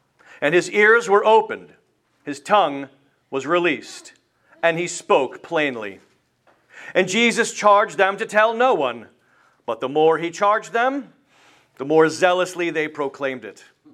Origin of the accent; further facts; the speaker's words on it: Lancaster, Pennsylvania, United States; doing a ministerial internship with Pastor Greg Strawbridge in Lancaster, Pennsylvania, which is where we hail from Pennsylvania.